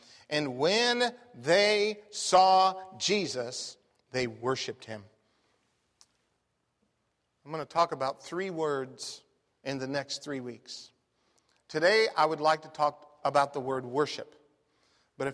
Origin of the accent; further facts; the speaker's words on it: Phoenix, Arizona, United States; you'll remember I grew up in Phoenix, Arizona, they took our family to the Grand Canyon.